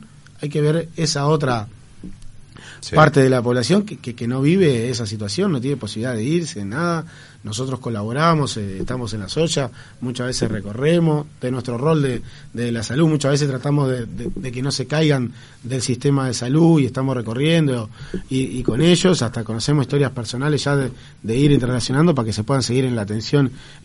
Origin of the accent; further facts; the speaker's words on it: Uruguay; tenemos que tener los cuidados como cualquier uruguayo.